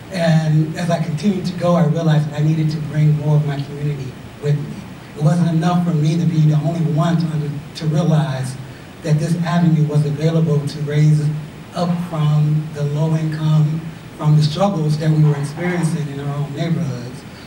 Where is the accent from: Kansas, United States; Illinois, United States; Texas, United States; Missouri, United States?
Illinois, United States; Chicago; I am from Chicago on the West Side, and growing up on the West Side, we didn't see a lot of people who were involved in technology.